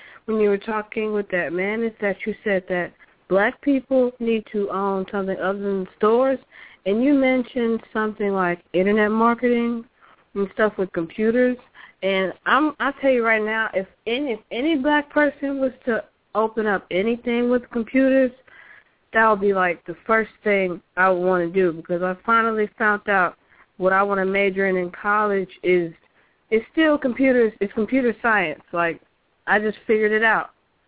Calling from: Missouri, United States; from Missouri.

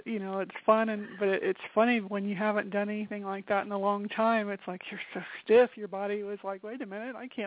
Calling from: Colorado, United States; I'm calling from Colorado.

